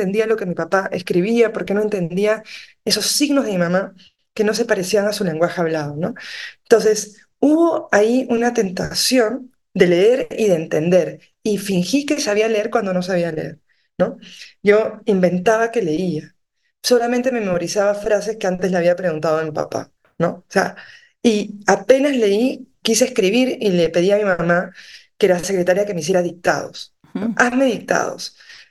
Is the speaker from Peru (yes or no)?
yes; Lima, Peru; De Lima soy.